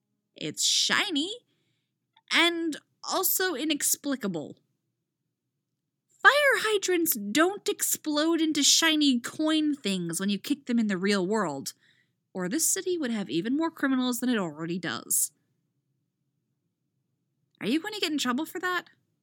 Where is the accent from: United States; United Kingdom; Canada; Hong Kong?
United Kingdom; England; Also, I'm British, and I've never figured out the Legos thing, so sorry.